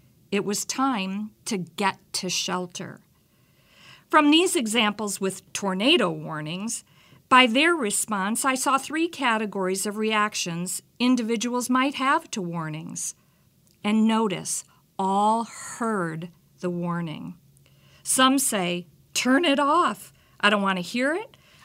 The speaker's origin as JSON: {"language": "English", "region": "Iowa", "country": "United States", "tie": "born or raised there", "said": "I was born and raised in Iowa, and whenever I hear the word warning, I can't help but think of Midwest tornado warnings."}